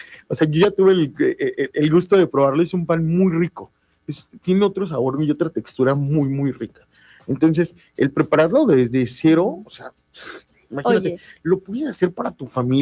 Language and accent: Spanish; Mexico; nosotros como mexicanos nos gusta la fiesta, no somos guapachosos